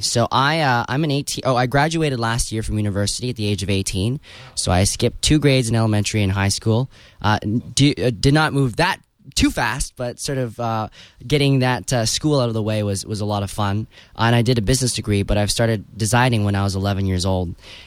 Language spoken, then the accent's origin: English; Vancouver, British Columbia, Canada; I'm glad to be here. Very honored as well. I hail from Canada, from Vancouver.